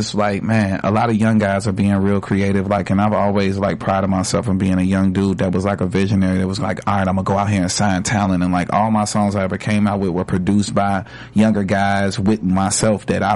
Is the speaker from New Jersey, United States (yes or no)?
no; Chicago, Illinois, United States; I'm from Chicago and I'm black.